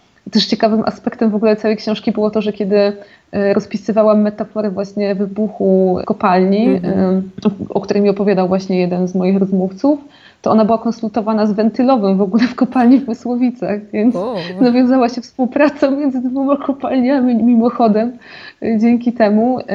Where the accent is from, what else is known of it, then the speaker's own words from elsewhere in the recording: Silesian Voivodeship, Poland; ja w ogóle mówię o Górnym Śląsku, chociaż jestem z Zagłębia